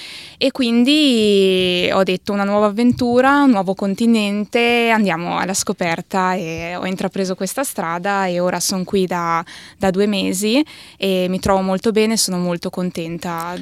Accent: Madonna di Campiglio, Trentino-Alto Adige, Italy; sono di Madonna di Campiglio, nel nord Italia, ho 27 anni.

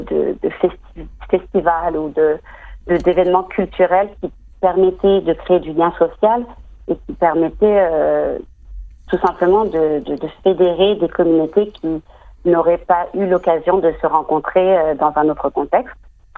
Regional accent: France; born there; je suis née en France. Et mes deux parents sont nés au Bénin, raison pour laquelle j'ai aussi les origines béninoises.

